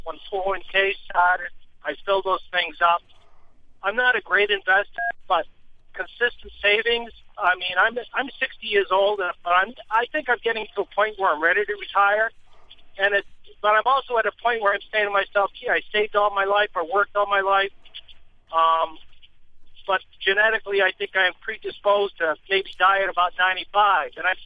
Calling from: Danvers, Massachusetts, United States; Yeah, I'm from Danvers.

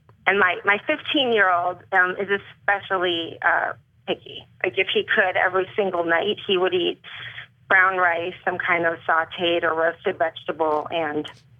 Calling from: California, United States; From the Bay Area.

